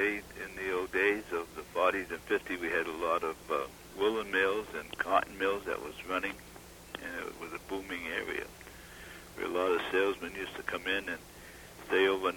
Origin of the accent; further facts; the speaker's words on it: Waterville, Maine, United States; I was born in Waterville, Maine, January 19, 1932.